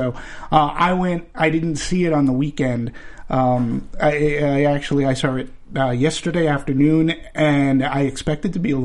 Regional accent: Peabody, Massachusetts, United States; Well, for me, I'll go back when living in Massachusetts, growing up in Peabody.

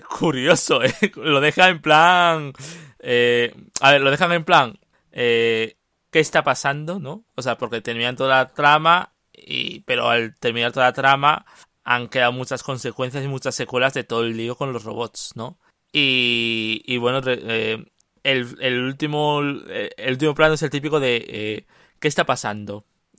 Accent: Castile and León, Spain; Y yo, como buen castellano y leonés, odio lo intensito.

